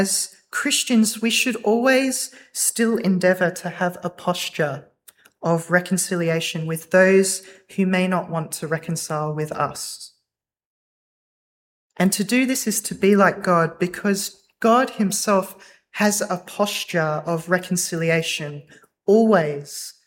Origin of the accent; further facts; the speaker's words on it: Australia; Growing up in Australia